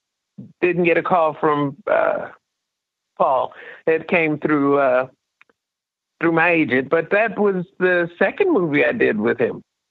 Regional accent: Chicago, Illinois, United States; Rhiney was from Chicago, and I'm from Chicago.

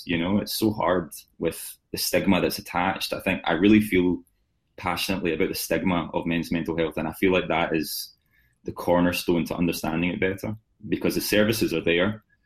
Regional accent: Scotland, United Kingdom; I'm from the West of Scotland, and the West of Scotland mentality is very much the stiff upper lip kind of thing.

